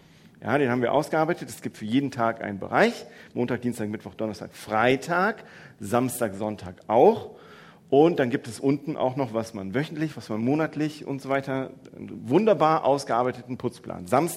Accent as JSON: {"language": "German", "town": "Mettmann", "region": "North Rhine-Westphalia", "country": "Germany", "said": "Weil ich bin ja gar nicht aus Duisburg, ich bin aus Mettmann, lebe dort mit Frau und zwei von drei Kindern."}